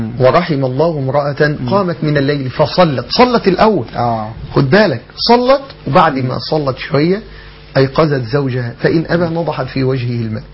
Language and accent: Arabic; Egypt